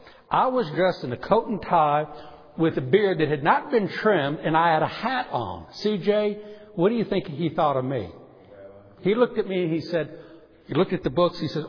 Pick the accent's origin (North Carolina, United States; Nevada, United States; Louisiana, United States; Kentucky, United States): Louisiana, United States; New Orleans; You know, I'm from New Orleans, where you go downriver close to the Gulf of Mexico in Louisiana.